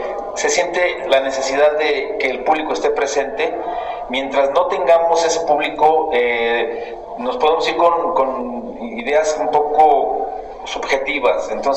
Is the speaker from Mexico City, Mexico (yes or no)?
no; Aguascalientes, Mexico; Soy de Aguascalientes, estoy muy orgulloso, nací en el barrio de Triana